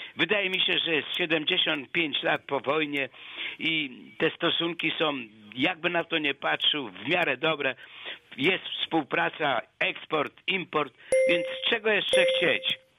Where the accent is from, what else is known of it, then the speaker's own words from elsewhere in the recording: Żary, Lubusz Voivodeship, Poland; Panie redaktorze, ja pochodzę z Żar, jak podkreślam.